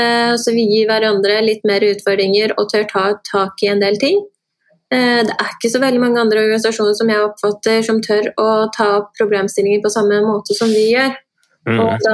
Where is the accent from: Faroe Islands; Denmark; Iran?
Iran; sånn som jeg som iraner, vi får jo veldig stempel på at vi er jævla iranere